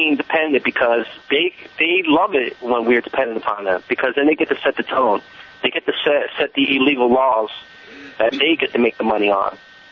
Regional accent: United States; As an American, as my forefathers that came here in 1738 and built something out of nothing

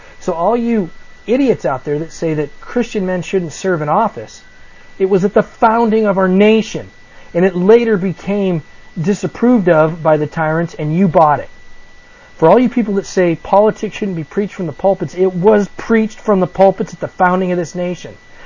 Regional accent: Boston, Massachusetts, United States; born there; I was born in Massachusetts. Born in Boston.

